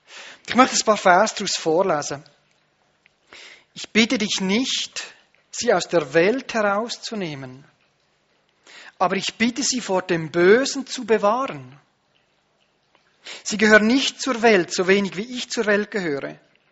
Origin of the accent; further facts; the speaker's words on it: Switzerland; Aber da bin ich im Ausland, auch wenn ich Schweizer bin.